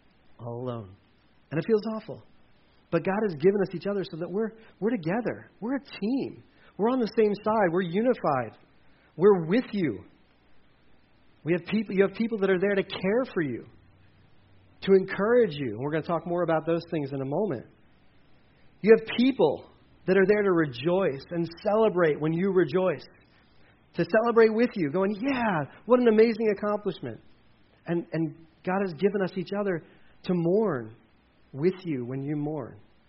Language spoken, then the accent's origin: English; Delaware, United States; Anyway, I grew up in Delaware, by the way.